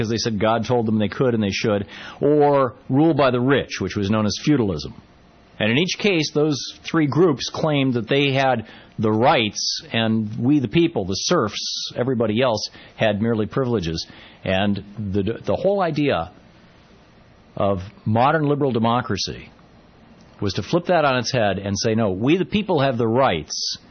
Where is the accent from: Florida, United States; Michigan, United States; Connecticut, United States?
Michigan, United States; Lansing; I grew up in Lansing, Michigan